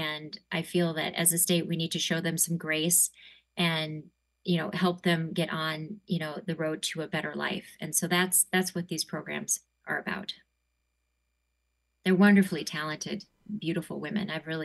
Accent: South Dakota, United States; born or raised there

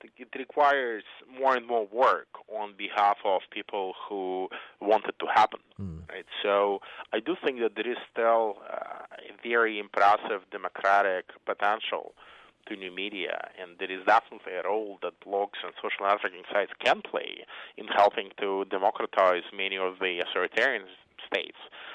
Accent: Belarus; I come from Belarus, which is, a country with probably the most dictatorial and harshest political environment in Europe.

